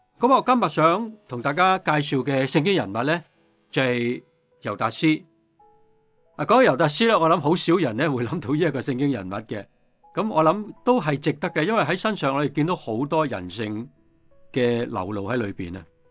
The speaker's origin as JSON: {"language": "Cantonese", "country": "China", "said": "好似我哋中国人嘅财神咁样嘅。"}